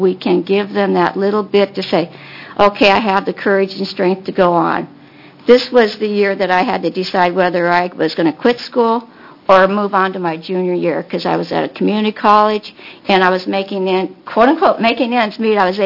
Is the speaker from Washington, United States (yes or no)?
no; Oregon, United States; I grew up here in the Willamette Valley on a farm that my parents started from scratch